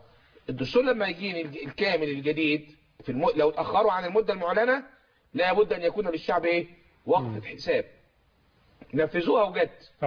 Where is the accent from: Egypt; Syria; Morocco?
Egypt; انا كمصري.